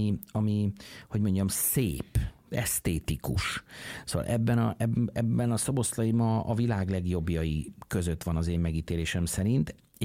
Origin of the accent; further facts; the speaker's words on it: Hungary; És aztán mondtam nekik, hogy hát mi Magyarországról jöttünk